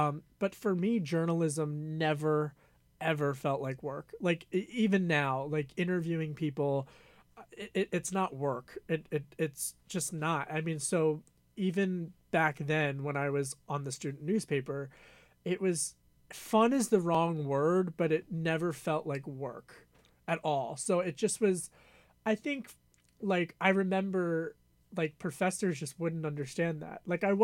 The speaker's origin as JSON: {"language": "English", "region": "Pennsylvania", "country": "United States", "tie": "born or raised there", "said": "I grew up outside of Philadelphia in Delaware County"}